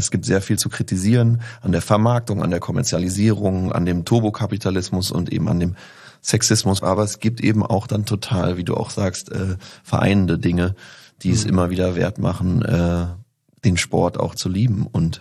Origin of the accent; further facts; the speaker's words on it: Berlin, Germany; Und es hatte wirklich als Kind in Kreuzberg, da waren die Fragen immer so